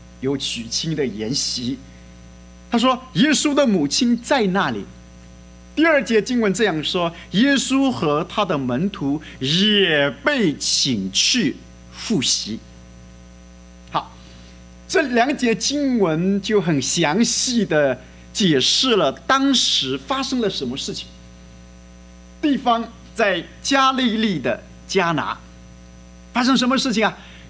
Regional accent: Wenzhou, Zhejiang, China; 我来自温州。

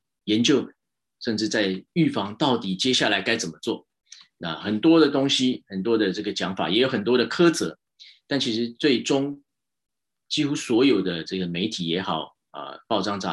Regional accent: Taiwan; 那当然我是台湾来的

